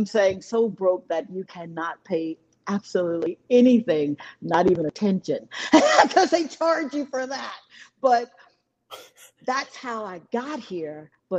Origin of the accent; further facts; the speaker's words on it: Mississippi, United States; Well, I'm from Mississippi.